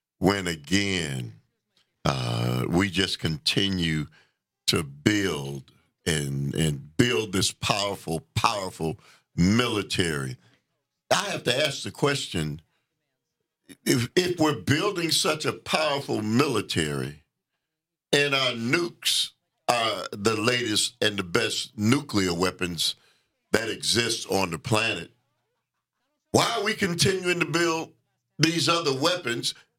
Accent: United States; You know, Sandy, it's hard for us as American citizens because we look at ourselves as the good guys, right?

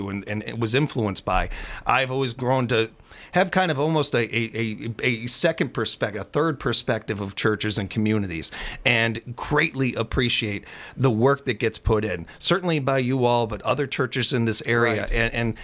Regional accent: Illinois, United States; born or raised there

